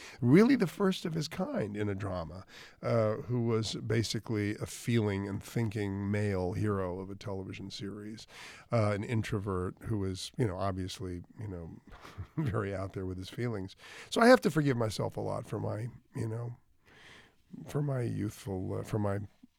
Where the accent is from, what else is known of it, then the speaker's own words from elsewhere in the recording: New York City, New York, United States; a theater kid, you know, a theater brat, and growing up in New York City